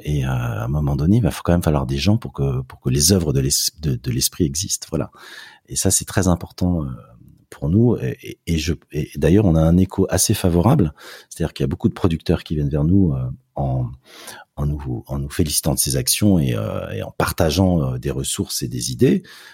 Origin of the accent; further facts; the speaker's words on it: France; c'est les pouvoirs publics français, puisqu'on est français, et européens.